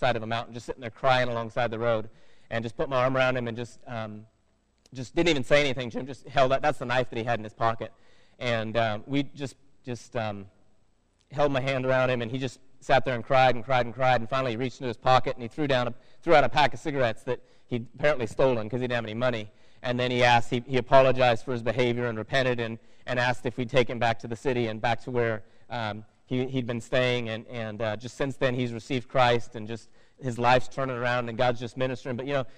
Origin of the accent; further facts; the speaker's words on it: Oregon, United States; moved away as an adult; now in China; I grew up in Oregon. I used to do it in Oregon. And then I joined the Navy, and I traveled all over.